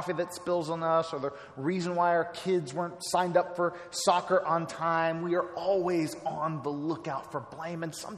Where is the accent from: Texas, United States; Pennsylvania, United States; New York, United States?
Texas, United States; but I'm a Texan, and so I have to say that.